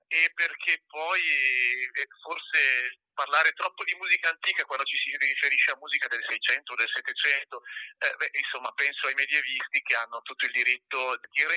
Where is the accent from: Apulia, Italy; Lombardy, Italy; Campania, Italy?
Lombardy, Italy; Cremona; sono di Cremona, sono nato a Cremona. Quando ero bimbo cantavo nelle voci bianche della cattedrale